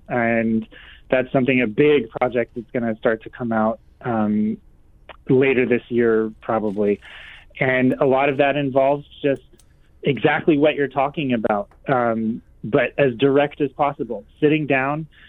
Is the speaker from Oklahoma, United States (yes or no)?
yes; Oklahoma, United States; I grew up in Oklahoma, where maybe like Omaha, it isn't the New York of classical music.